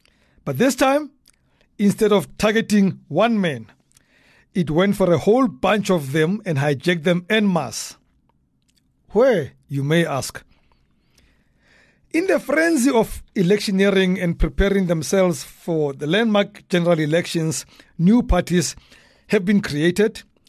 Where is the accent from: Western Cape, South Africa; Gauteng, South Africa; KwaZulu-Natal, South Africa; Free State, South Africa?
Gauteng, South Africa; Soweto; when I was growing up in Dobsonville, Soweto